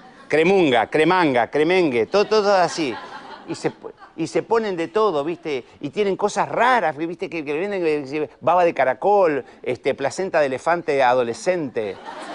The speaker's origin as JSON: {"language": "Spanish", "region": "Santa Fe", "country": "Argentina", "lives_now": "Buenos Aires, Argentina", "said": "yo le tengo odio a la escalera mecánica porque cuando vine de Santa Fe acá yo tardaba."}